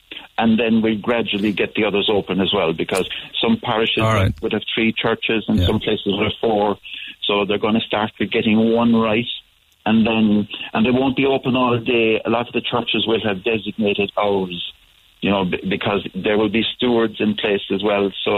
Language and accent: English; Ireland; And we are brilliant as Irish people at supporting one another at times like this